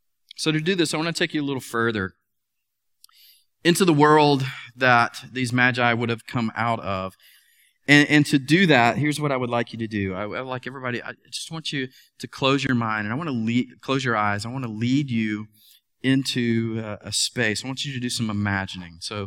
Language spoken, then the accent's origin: English; Atlanta, Georgia, United States; And again, I grew up in Metro Atlanta, much like Metro Charlotte, plenty of light pollution.